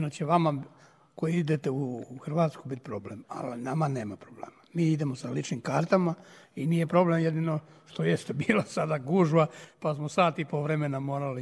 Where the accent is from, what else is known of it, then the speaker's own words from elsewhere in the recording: Okučani, Brod-Posavina County, Croatia; predsjednik sam Srpskog kulturnog društva prosveta pod odbor Okučani. Dolazimo iz Okučana iz Hrvatske.